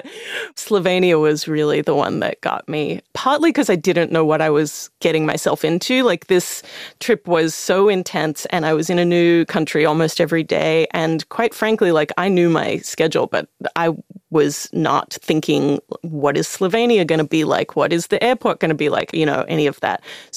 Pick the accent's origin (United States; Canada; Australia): Australia; And as an Australian person